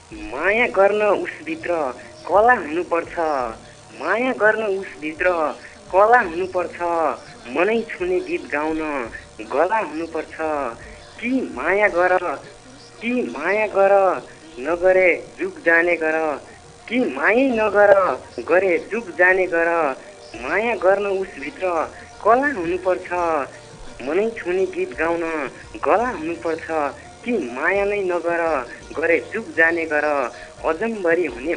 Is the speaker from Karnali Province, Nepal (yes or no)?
yes; Salyan, Karnali Province, Nepal; now in Surkhet, Nepal; म सल्यान घर हो, अहिले सुर्खेतदेखि बोल्दैछु